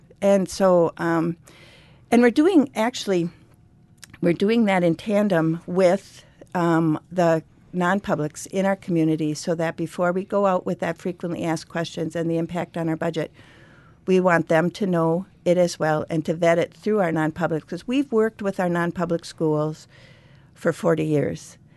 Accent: Ashland, Wisconsin, United States; born there; Both my parents were from Milwaukee and moved up, and I was born in Ashland.

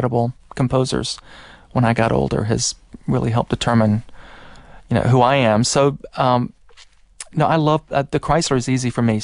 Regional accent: Macon, Georgia, United States; now in New York, United States; I grew up in Macon, and Mercer wants to be put on the map. and I want to see Macon continue to grow, even though I do live in New York.

